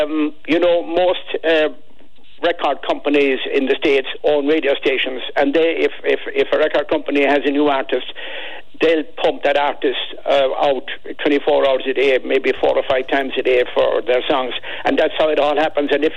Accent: Ireland; because the fact that I was from Ireland, he was very interested

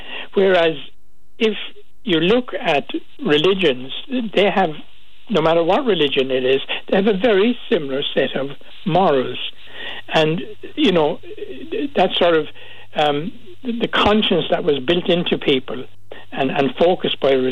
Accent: Cork, Munster, Ireland; I was born and reared in Cork City

